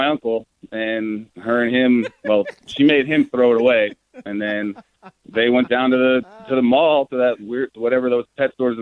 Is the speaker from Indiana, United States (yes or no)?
no; Phoenix, Arizona, United States; So I grew up in Phoenix. It's really hot.